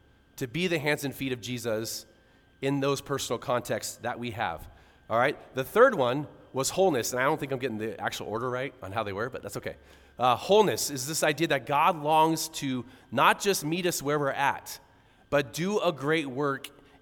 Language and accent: English; San Diego, California, United States; keep in mind, I grew up in San Diego, okay?